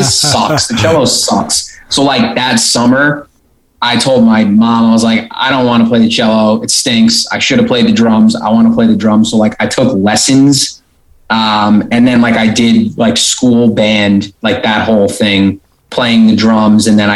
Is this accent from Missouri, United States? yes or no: no; Smithtown, New York, United States; Yeah, born and raised. I'm from Smithtown, which is kind of like dead center Long Island, North Shore-ish.